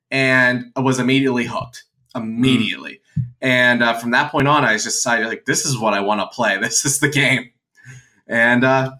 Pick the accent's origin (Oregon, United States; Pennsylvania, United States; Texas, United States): Pennsylvania, United States; Pittsburgh; We're from Pittsburgh here. It's P-I-X. That's how we pronounce it.